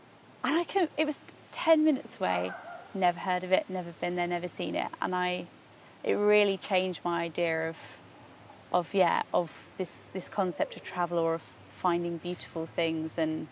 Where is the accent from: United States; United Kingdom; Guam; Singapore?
United Kingdom; Hemel Hempstead, East of England; I grew up in Hemel Hempstead town in Hertfordshire. Obviously, because I grew up there, I absolutely hated everything about it